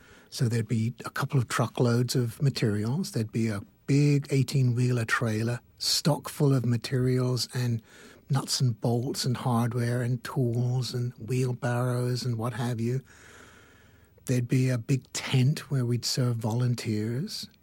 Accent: England, United Kingdom; You know I'm from England.

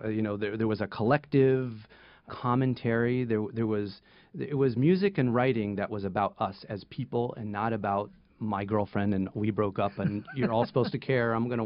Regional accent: Ohio, United States; Oh, yeah. I grew up in Northeast Ohio. I was a dairy farmer, actually, for a good part of my growing up.

